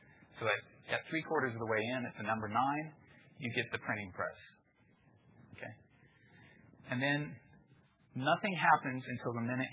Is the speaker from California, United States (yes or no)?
no; Kansas, United States; I'm from Kansas, so that movie has a deep personal resonance.